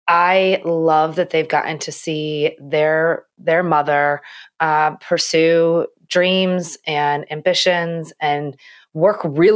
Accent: Midwest, United States; So I'm from the Midwest

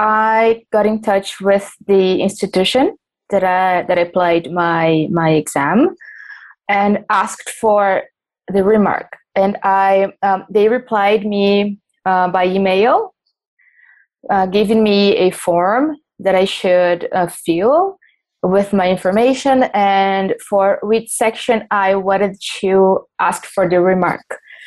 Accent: São Paulo, Brazil; English is a second language; I'm from Brazil, São Paulo.

